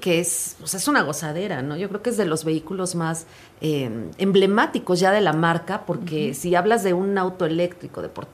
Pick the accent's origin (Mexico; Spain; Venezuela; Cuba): Mexico; Guanajuato; born there; Honda, en Celaya, muy cerca de donde yo nací